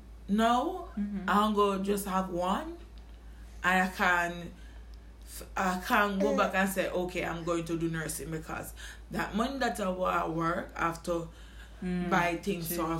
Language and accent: English; Portland, Jamaica; I am from Portland